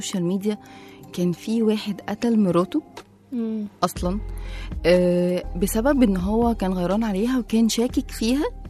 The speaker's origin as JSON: {"language": "Arabic", "region": "Upper Egypt", "country": "Egypt", "said": "وخصوصا عشان احنا من الصعيد، فالموضوع عندنا جميل كده وحلو"}